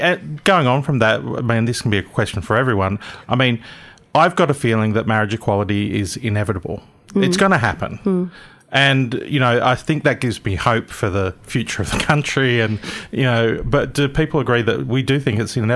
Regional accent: Gosford, New South Wales, Australia; I grew up in Gosford, which is a central coast town in New South Wales

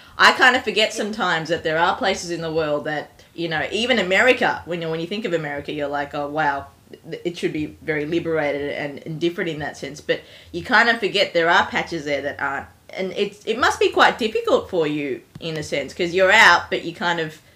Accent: Melbourne, Victoria, Australia; we're from Melbourne, Australia

